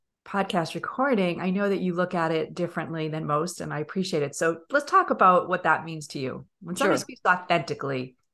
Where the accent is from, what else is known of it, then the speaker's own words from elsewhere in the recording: New York, United States; And we said before, we're New Yorkers from Long Island. We talk like this when we grew up.